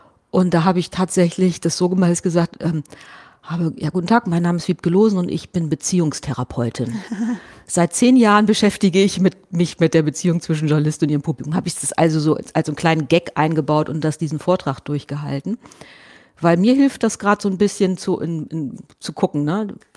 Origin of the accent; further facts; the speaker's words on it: Bremen, Germany; Ich bin ja in Bremen geboren und dann in der Nähe von Bremen aufgewachsen und habe da gelebt mit meinen Eltern.